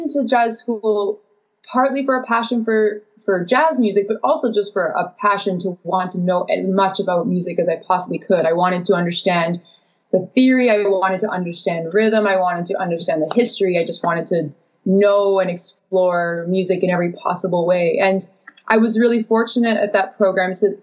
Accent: North Vancouver, British Columbia, Canada; Oh, well, I grew up in North Vancouver. So just over the bridge.

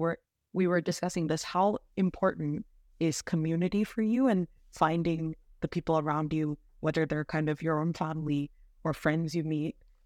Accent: Pune, Maharashtra, India; first language Marathi; English is a second language; my first language is Marathi. I grew up in Pune, Mumbai, and we'd go back, but I wasn't considered Maharashtrian or Indian

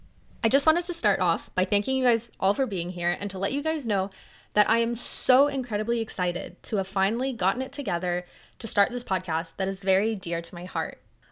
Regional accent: Canada; I am Canadian, English is my first language, and Arabic is something that I am just beginning to learn.

